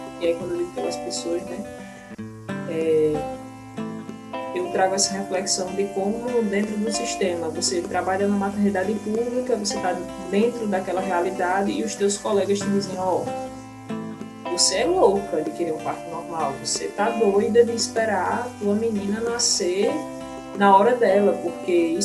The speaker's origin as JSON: {"language": "Portuguese", "town": "Paulo Afonso", "region": "Bahia", "country": "Brazil", "tie": "born or raised there", "lives_now": "João Pessoa, Brazil", "said": "sou baiana, de uma cidade do sertão da Bahia, chamada Paulo Afonso. É uma ilha banhada pelas águas do Rio São Francisco. Tenho muito orgulho de ter nascido lá."}